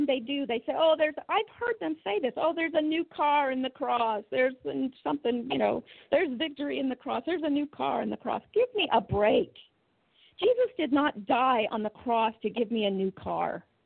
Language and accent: English; Canada; now in United States; And I'm in the South, and being a Canadian, naturally, being in the South was wonderful for me.